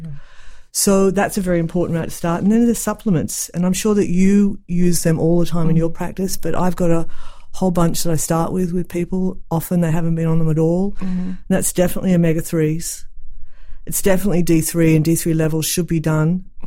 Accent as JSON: {"language": "English", "region": "the South", "country": "United States", "accent": "Southern", "said": "I won't adopt my Southern accent for this show, but thank you."}